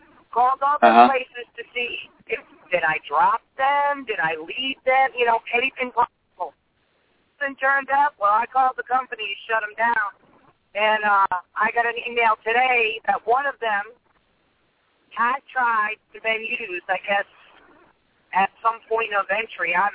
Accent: Rhode Island, United States; I'm from Rhode Island, sir.

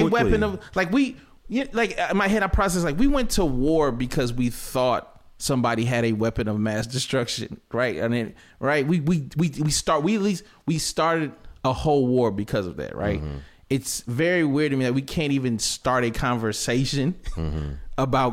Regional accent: Jonesboro, Georgia, United States; I'm a dude from the South, from Jonesboro, Georgia.

